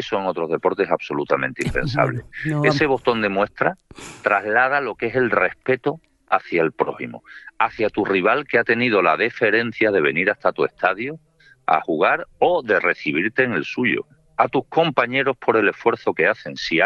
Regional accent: Jerez de la Frontera, Andalusia, Spain; Yo soy de Jerez de la Frontera.

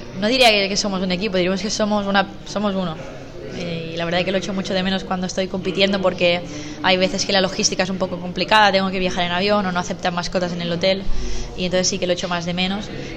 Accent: Tarifa, Andalusia, Spain; now in Barcelona, Spain; No, Tarifa es mi casa, yo me considero súper andaluza y soy hija predilecta de Cádiz

